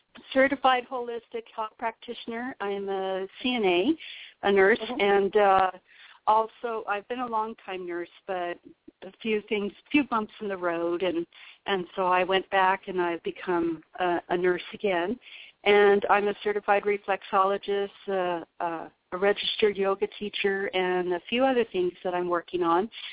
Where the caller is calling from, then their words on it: Colorado, United States; I'm calling from Colorado, too, not far from Ivatar.